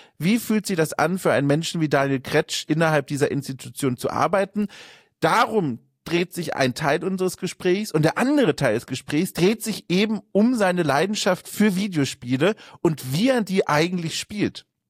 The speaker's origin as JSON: {"language": "German", "region": "Bavaria", "country": "Germany", "tie": "born or raised there", "said": "Ich bin aufgewachsen in Süddeutschland, in Franken, in einem kleinen Dörfchen und wurde dort herangeführt, quasi von Kindesbeinen an die Welt der katholischen Kirche."}